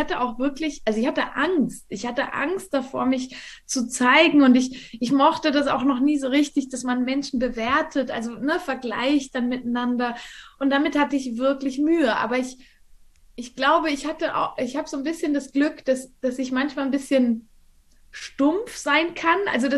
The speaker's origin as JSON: {"language": "German", "region": "Valais", "country": "Switzerland", "tie": "born or raised there", "said": "Ich bin hier im Wallis aufgewachsen, ich bin jetzt auch gerade hier, wohne hier auch immer noch. Das ist ein 500-Seelendorf"}